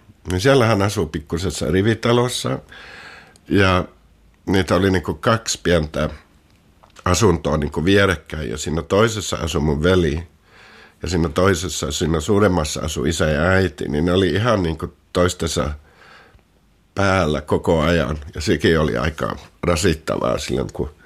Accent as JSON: {"language": "Finnish", "town": "Gothenburg", "region": "Västra Götaland", "country": "Sweden", "also_born_or_lived": "Finland", "lives_now": "Stockholm, Sweden", "said": "ja mä asun Tukholmassa. Olen asunut täällä jo 20 vuotta, mutta mä oon Göteborgista alusta vain. Ja sitten Suomesta myös. Mä tulin Ruotsin, kun mä olin 7 vuotta."}